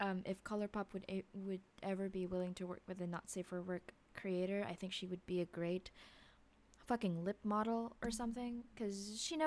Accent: Philippines; I mean, I'm not a nurse, but I'm Filipino. I grew up with a bunch of nurses in the family

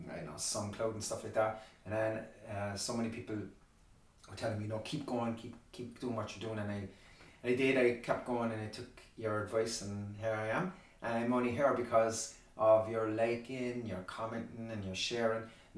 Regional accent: Ireland; Give me the bitter cold. I'm Irish and I want it all.

